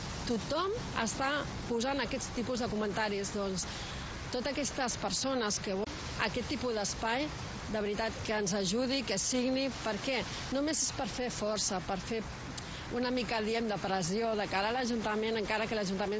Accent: Tarragona, Catalonia, Spain; això és Costa Daurada, som els ciutadans de Tarragona.

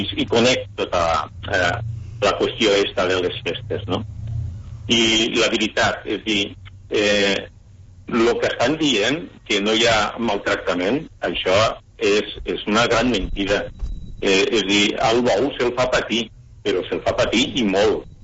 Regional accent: Amposta, Catalonia, Spain; jo sóc nascut aquí a Amposta, ja sóc una persona gran, ja tinc 64 anys, vinc del món agrari, he estat ramader, he tingut granja de conills

